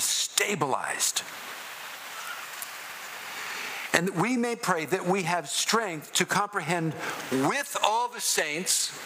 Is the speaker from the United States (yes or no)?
yes; United States; Now, I'm an American, but I would never say I am in George Washington.